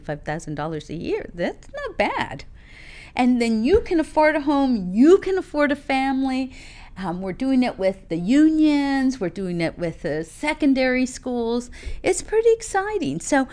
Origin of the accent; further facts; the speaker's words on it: California, United States; Certainly, remember, this is my hometown. I've been in Orange County in all my life.